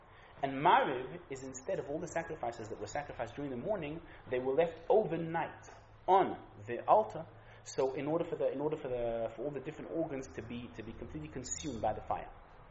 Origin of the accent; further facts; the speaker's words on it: Rehovot, Central District, Israel; I remember as a kid growing up in Rehovot.